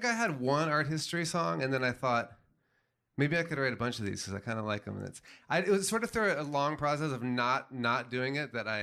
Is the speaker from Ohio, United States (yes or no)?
no; Washington, District of Columbia, United States; I grew up in Washington, D.C.